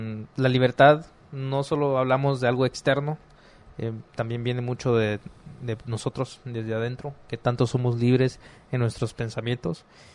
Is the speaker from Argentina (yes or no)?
no; Guatemala; como el guatemalteco sensible